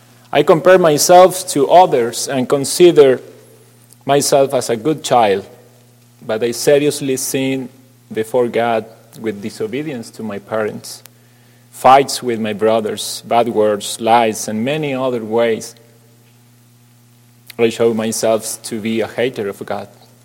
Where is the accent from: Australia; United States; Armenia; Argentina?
Argentina; English is a second language; I am 42 years old, and I'm originally from Argentina. I was born and raised in a small country town in a Christian family with my father, mother, and an older brother.